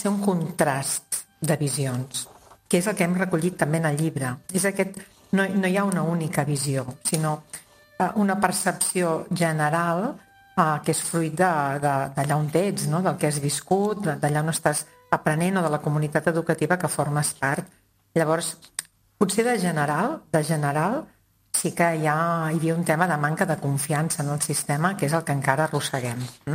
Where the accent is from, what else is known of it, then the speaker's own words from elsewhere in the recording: Ripoll, Catalonia, Spain; jo sóc de Ripoll, però treballo a Palafrugell